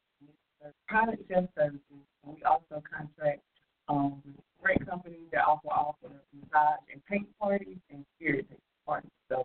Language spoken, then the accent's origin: English; Charlotte, North Carolina, United States; also born or lived in South Point; Well, I am originally from South Point, North Carolina. Born, But I moved down here to Charlotte when I was about 9, and I've been here ever since.